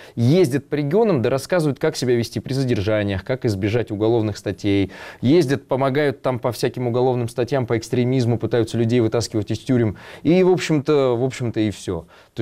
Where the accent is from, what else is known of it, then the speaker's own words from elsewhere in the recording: Moscow, Russia; Город Владимир живет 3 года на эту денежку, которую мы себе, москвичи, позволяем тратить на пиар мэра.